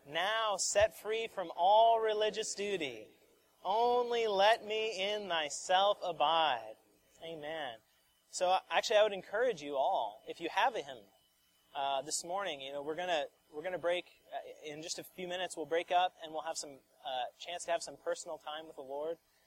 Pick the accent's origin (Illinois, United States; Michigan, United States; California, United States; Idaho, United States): Illinois, United States; Champaign; I'm from Champaign.